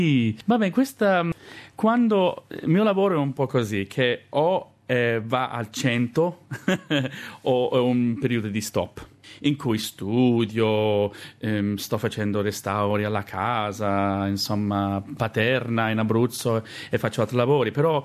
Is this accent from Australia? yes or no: yes; Perth, Western Australia, Australia; moved away as an adult; now in Italy; sono nato a Perth e ho vissuto quasi 30 anni a Perth. Però da 1999 vivo in Italia e dopo un paio di anni a Nord Italia, mi sono trasferito nel paese di mio papà, che non è neanche un paese, è una contrada.